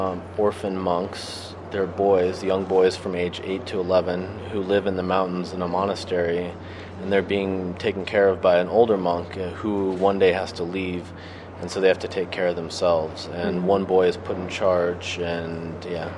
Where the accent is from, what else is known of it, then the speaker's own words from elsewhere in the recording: United States; Coming as an American, it's information that we have, not a lot comes in about Iran except bad things.